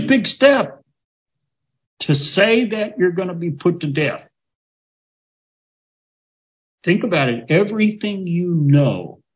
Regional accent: the South, United States; I grew up in the South, and in the South, you say you're going to go do something and somebody else says you reckon.

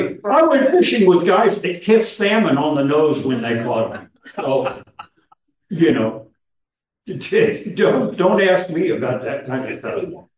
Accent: Kentucky, United States; I grew up in Kentucky, and I don't know if you've ever seen strip mining

